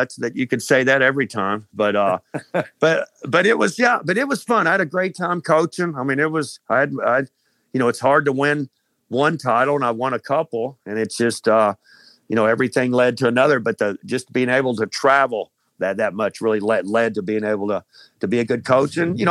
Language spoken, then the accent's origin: English; Murray, Kentucky, United States; also born or lived in Joplin, Missouri; I was born in Joplin, Missouri. My mom was from there. But, you know, I've always been from Murray, Kentucky my whole life because my dad had so much connections here. But, you know, I love Kentucky. I love the state.